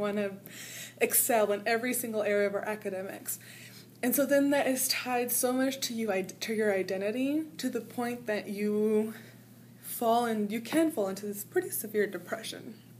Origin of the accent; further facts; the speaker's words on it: El Paso, Texas, United States; also born or lived in Ciudad Juarez, Mexico; I'm originally from the El Paso and Ciudad Juarez area. I've actually had the privilege of living on both sides of the border.